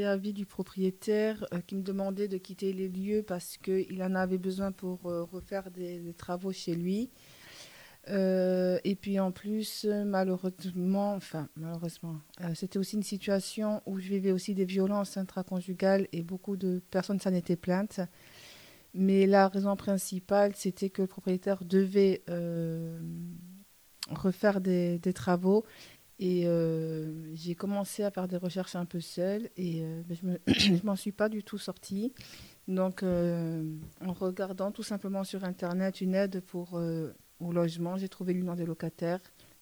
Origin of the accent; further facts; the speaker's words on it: France; also born or lived in Chile; now in Belgium; Je suis chilienne, américaine du Sud. J'ai grandi en France. Je suis venue par après en Belgique.